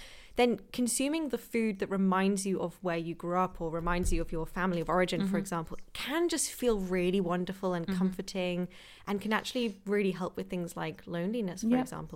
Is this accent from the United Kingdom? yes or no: yes; United Kingdom; And I'm British, I can say that, okay? I have a British passport, I can say that.